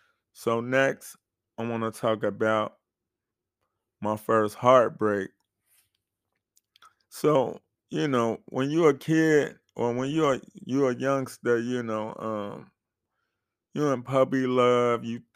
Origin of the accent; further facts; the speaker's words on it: Chicago, Illinois, United States; So I didn't go to a state school. I'm from Chicago.